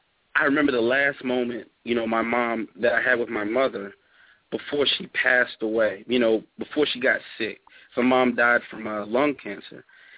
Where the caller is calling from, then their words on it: Atlanta, Georgia, United States; I'm calling from Atlanta, Georgia.